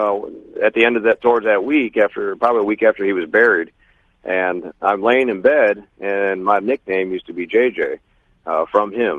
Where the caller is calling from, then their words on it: Nashville, Tennessee, United States; I'm calling from Nashville.